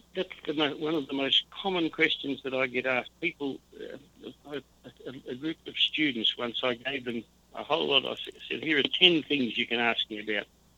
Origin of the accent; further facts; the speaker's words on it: Melbourne, Victoria, Australia; born there; I've been to Sydney, which is a much bigger city than I was born in Melbourne. I know Melbourne pretty well.